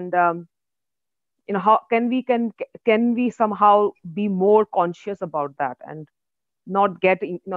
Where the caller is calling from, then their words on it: London, United Kingdom; I'm calling you from London right now. It's about 7 in the morning.